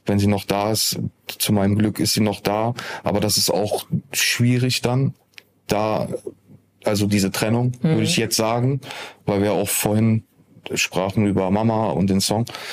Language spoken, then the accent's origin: German; Düsseldorf, North Rhine-Westphalia, Germany; wir sind jetzt gerade hier in Düsseldorf, in meiner Heimatstadt